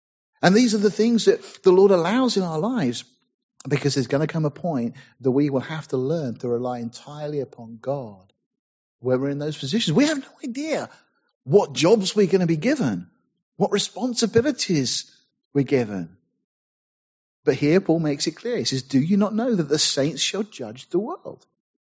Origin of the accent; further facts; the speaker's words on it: Deal, South East England, United Kingdom; born there; I said before, I was born in Deal in Kent, near Dover. So … from Deal.